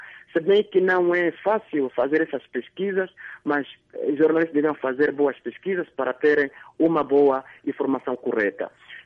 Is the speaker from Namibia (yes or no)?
yes; Rundu, Kavango East, Namibia; moved away as an adult; now in Windhoek, Namibia; Eu cresci no Rundo, fui nascer no Rundo, e do Rundo vim na capital, 96, saí do Rundo, vim na capital de Windhoek, capital da Namíbia, Windhoek, onde estou agora.